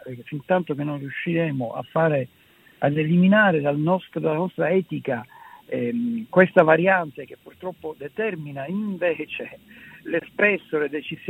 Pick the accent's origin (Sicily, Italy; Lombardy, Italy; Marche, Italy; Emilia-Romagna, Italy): Sicily, Italy; Palermo; io sono di Palermo